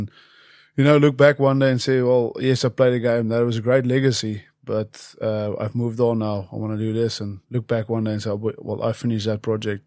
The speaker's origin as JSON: {"language": "English", "country": "Ireland", "said": "I actually commentate there as well, so they use me as the Irish side. So I have to chat you afterwards just to get a bit of my accent back."}